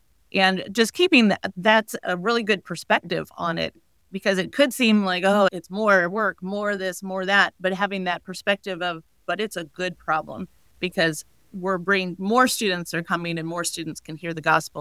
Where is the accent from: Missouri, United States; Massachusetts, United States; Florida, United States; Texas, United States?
Missouri, United States; St. Charles; So I grew up in St. Charles, Missouri, went to a Lutheran school, Emmanuel, there, and had a fantastic education there.